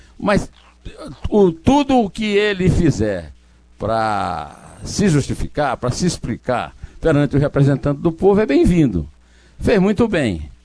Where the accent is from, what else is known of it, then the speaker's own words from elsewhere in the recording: Brazil; Eu sou brasileiro, eu vivo no Brasil, dependo das leis do Brasil.